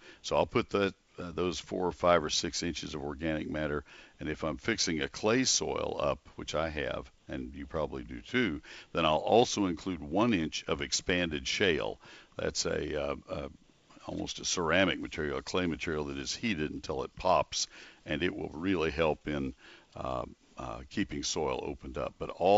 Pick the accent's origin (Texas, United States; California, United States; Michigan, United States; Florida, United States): Texas, United States; College Station; And I'll give you my own experience in Ohio when I transferred from, I grew up in College Station.